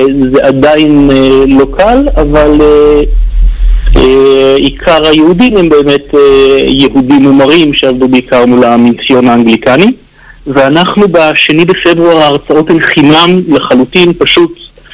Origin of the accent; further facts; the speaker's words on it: Jerusalem, Jerusalem District, Israel; באמת אנחנו חייבים להם הרבה כיהודים, לא רק כירושלמים.